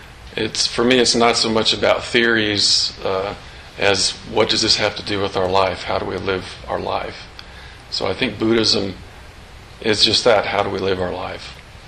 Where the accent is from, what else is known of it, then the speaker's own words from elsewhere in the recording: College Station, Texas, United States; now in Austin, United States; I grew up in College Station. Actually, don't hold it against me. and I went to A&M, actually, Texas A&M, but I did come over here to Austin and go to graduate school some years later